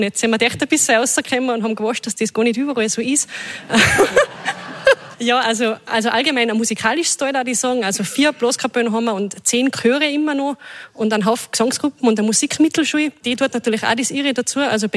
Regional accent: Auffach, Tyrol, Austria; Wir kommen aus der Wütschnau. In dem Fall kommt der Matthias und die Franziska aus Oberau und ich eigentlich aus Auffach.

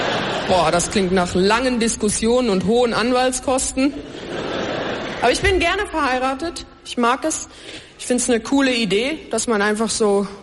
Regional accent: Switzerland; Mein Mann ist Deutscher, ich bin Schweizerin, er ein Deutscher, ich an seiner Seite eine rassige Südländerin.

